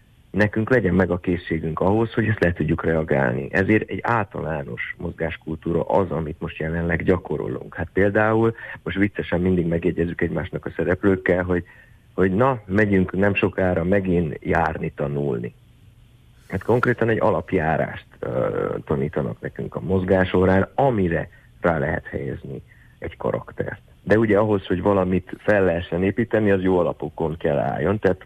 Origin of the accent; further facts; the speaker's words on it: Borzont, Harghita, Romania; az én falum, ahonnan származom, Borzont